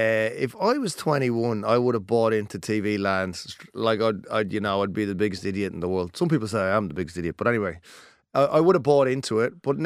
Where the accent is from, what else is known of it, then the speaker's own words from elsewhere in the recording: Dublin, Leinster, Ireland; accent: Dublin; now in Australia; Apparently, I'm very Aussie when I come here, and apparently I'm very Dublin when I go over there.